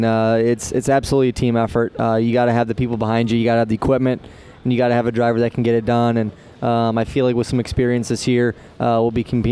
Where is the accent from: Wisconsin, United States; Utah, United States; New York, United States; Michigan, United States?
Wisconsin, United States; Seymour; From Seymour, Wisconsin, near Green Bay area. Actually, my hometown is the home of the hamburger.